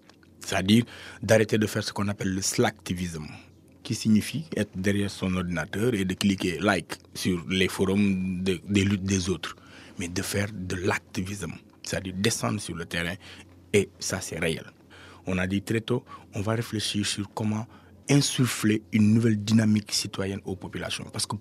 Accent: Kaolack, Senegal; On vient de Kaolack

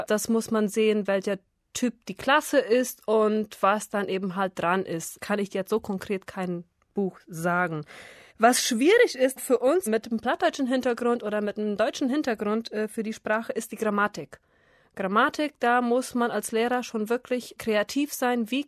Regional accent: Paraguay; Ich komme aus Paraguay, Südamerika und bin 1977 geboren.

